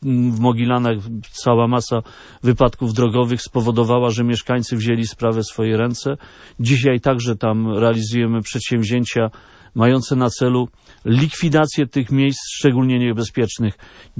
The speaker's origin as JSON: {"language": "Polish", "region": "Lesser Poland", "country": "Poland", "said": "Ja jestem z Małopolski i to nie jest jakaś tajemnica. Jestem posłem ziemi krakowskiej."}